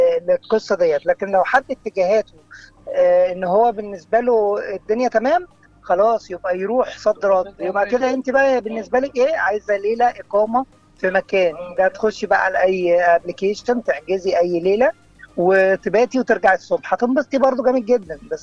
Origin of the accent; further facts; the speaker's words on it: Faiyum, Faiyum Governorate, Egypt; لا عندنا في الفيوم حاجات كتيره نقدر نعملها.